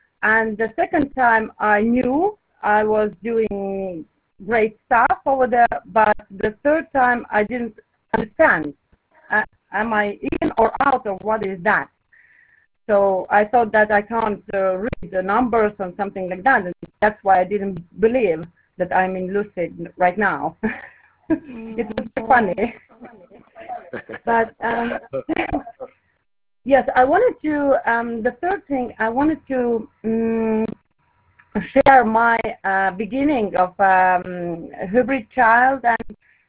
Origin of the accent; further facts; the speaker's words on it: Estonia; English is a second language; I'm from Estonia. And I try to speak in English. I do my best because it's not my mother language, but I hope you understand.